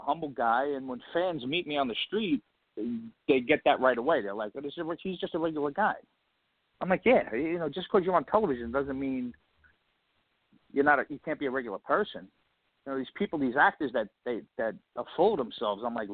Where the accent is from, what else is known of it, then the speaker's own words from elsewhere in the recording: Brooklyn, New York, United States; I'm just a regular guy, born and raised in Brooklyn, came up on the streets. I was raised very poor.